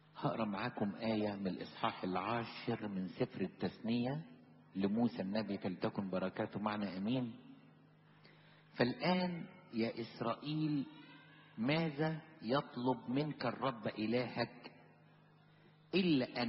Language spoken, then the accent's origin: Arabic; Egypt; ده احنا عندنا في مصر بيحصل كده